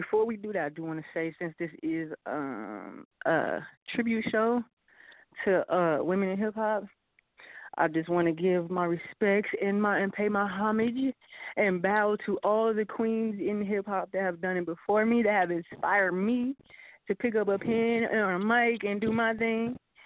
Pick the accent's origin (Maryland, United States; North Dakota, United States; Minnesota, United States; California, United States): California, United States; also born or lived in Los Angeles; now in San Francisco, United States; I was born in Los Angeles, California. I'm a native to all over California, though. Like, seriously, when I say that, it's true. I'm nomadic, but I done lived all over California. And I'm currently now based in San Francisco with my family.